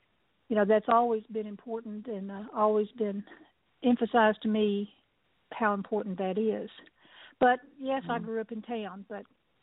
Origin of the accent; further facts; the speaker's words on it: Hamilton, Texas, United States; born there; I was born in Hamilton, Texas, which is a small town about, it's between Brownwood and Waco